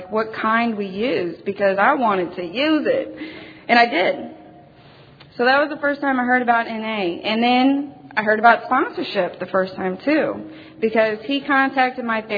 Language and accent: English; Missouri, United States; now in Sweden; I'm originally not from Sweden. I'm from Missouri.